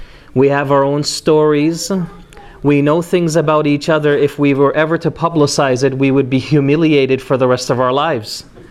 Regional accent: Toronto, Ontario, Canada; So for whatever it's worth, I'm from Toronto

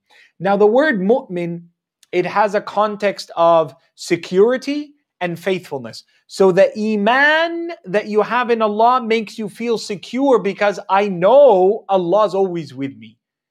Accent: Canada; in Egypt, for example, which is my heritage, I was born and raised in Canada from an Egyptian heritage.

